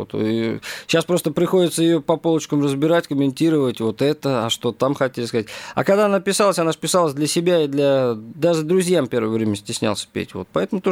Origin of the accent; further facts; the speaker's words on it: Saint Petersburg, Russia; хотя я никакой не комбайнер, я из Питера, вообще всю жизнь в театре проработал.